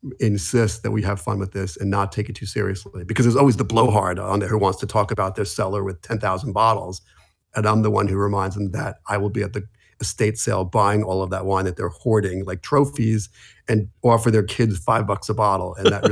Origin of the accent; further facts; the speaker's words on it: Jersey City, New Jersey, United States; I'm from Jersey City, New Jersey.